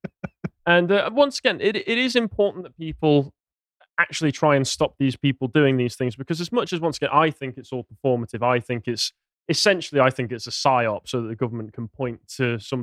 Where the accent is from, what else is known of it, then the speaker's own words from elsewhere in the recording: United Kingdom; Just throw some out there. We're British. It's what we're here for.